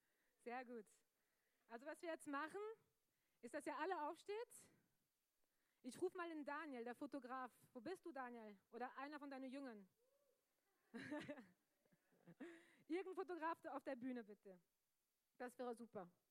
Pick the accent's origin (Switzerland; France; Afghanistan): France; Marseille, Provence-Alpes-Côte d'Azur; German is a second language; Wir sind nach Frankreich gezogen, als ich glaube 4 Jahre alt war oder so. Also ich bin in Marseille aufgewachsen, in Südfrankreich, in der Stadt, in der Großstadt. Und da in der Großstadt sind wir in der Altstadt aufgewachsen, da wo es eigentlich am kriminellsten war.